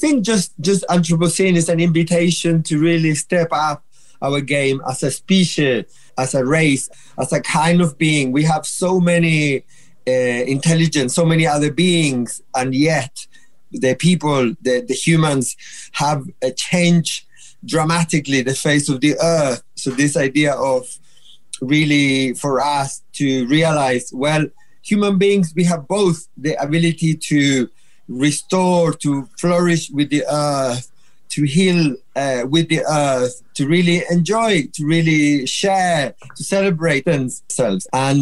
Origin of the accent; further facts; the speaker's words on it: Chile; English is a second language; Yeah, I'm originally from Chile, and I often describe myself as a fruit salad. So I am a mix of indigenous Mapuche, of indigenous from the north of Chile, of Italian, German, Swiss.